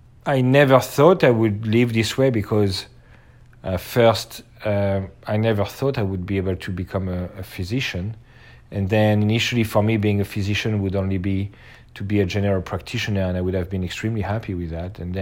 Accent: Paris, Île-de-France, France; now in Los Angeles, United States; I was born in Paris, France, in the 1970. It's a very different life from what we know here, especially in Los Angeles. I grew up with my mother and my grandmother.

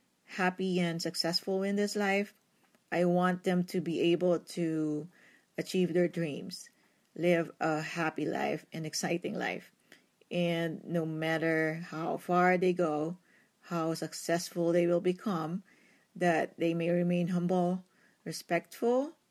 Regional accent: Philippines; moved away as an adult; now in United States; we came from the Philippines. We immigrated to the U.S. like 12 years ago

